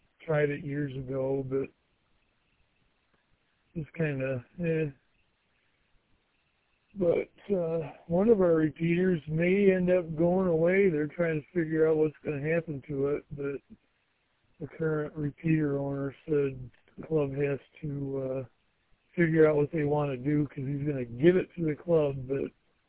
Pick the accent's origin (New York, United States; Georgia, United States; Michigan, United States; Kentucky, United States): Michigan, United States; Lansing; And I'm from Lansing originally